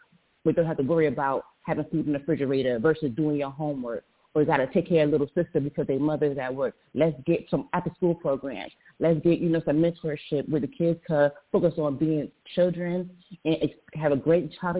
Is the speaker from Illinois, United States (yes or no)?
no; Orange, New Jersey, United States; I'm from Orange, New Jersey, and also West Orange, New Jersey.